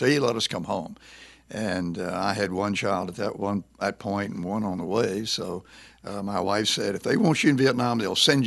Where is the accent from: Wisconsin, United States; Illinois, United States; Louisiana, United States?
Louisiana, United States; Hackberry; also born or lived in Lake Charles; it began in Lake Charles only because the ferry was running. I was from Hackberry.